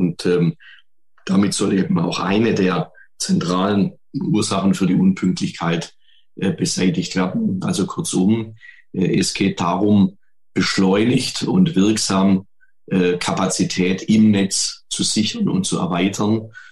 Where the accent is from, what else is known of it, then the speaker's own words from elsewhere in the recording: Horb am Neckar, Baden-Württemberg, Germany; als junger Mensch in meiner Heimatstadt Horb am Neckar, einer Bahnstadt, habe ich mich früh mit Bahnthemen beschäftigt.